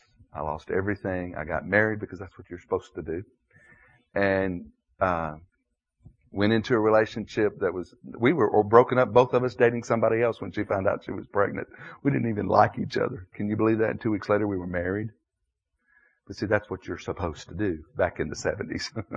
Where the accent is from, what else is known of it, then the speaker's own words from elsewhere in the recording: Nashville, Tennessee, United States; And I was raised in Nashville, Tennessee, where there really are more Baptists than there are people.